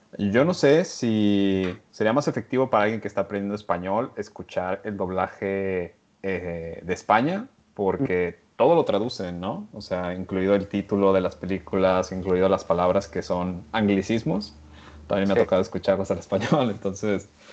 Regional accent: Mexico; hay una diferencia entre las películas que recibimos nosotros como mexicanos a consumir en México

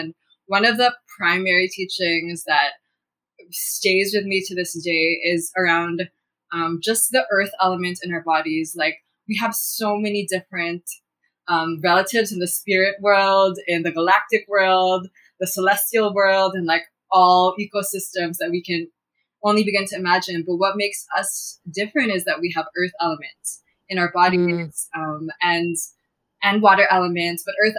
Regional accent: Toronto, Ontario, Canada; born there; I was born here in Toronto, specifically Scarborough

